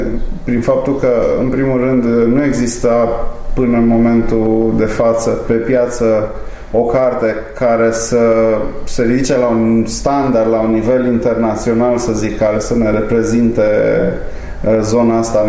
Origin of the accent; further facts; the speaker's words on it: Transylvania, Romania; Cartea se cheamă 100 de rețete din copilăria mea în Transilvania